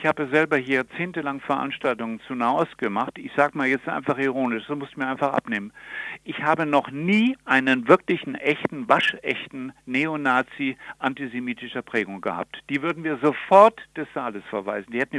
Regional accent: Germany; dann denke ich, haben wir eine Grenze überschritten, nicht nur als Deutscher

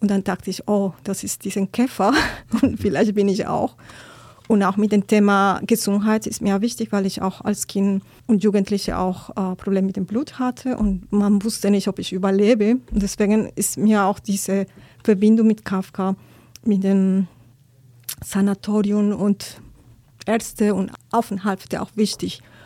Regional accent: Cali, Valle del Cauca, Colombia; Ich komme aus Cali, Kolumbien.

